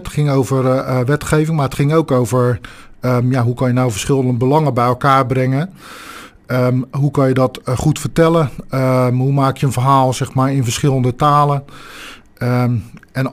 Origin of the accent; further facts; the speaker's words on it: Rotterdam, South Holland, Netherlands; Ja, ik ben een echte Rotterdammer. Ik heb uit de overlevering van mijn ouders gehoord dat ik in het ziekenhuis aan de Schieweg geboren ben. En mijn ouders woonden destijds in Rotterdam.